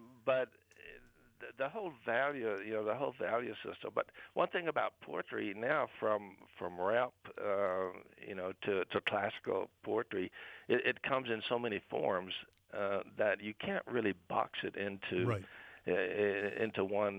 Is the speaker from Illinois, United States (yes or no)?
no; Mississippi, United States; growing up in the Mississippi Delta, I had the blues.